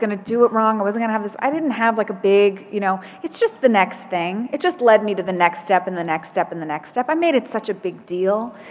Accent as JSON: {"language": "English", "region": "New York", "country": "United States", "said": "and I'm from New York, so having a tree that had, like, produce, you know, I felt like a farmer."}